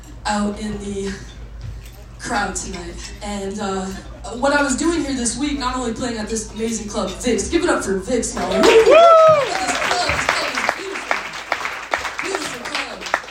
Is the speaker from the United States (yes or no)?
yes; Marlboro, Massachusetts, United States; I'm from outside of Massachusetts, and I grew up in Marlboro, Massachusetts, small city in central Mass, right near Worcester.